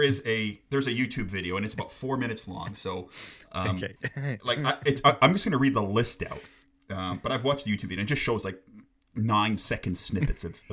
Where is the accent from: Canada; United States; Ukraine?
Canada; So growing up in Canada, they had, like during the commercial breaks